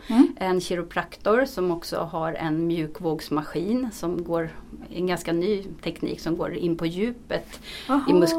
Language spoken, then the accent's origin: Swedish; Stockholm, Stockholm County, Sweden; Jag är bara född på Söder. Sen har jag gått och vuxit upp i Farsta.